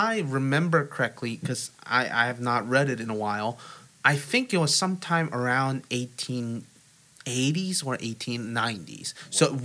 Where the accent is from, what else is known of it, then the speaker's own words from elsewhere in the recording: South Korea; I think at this point everyone knows that I'm from South Korea.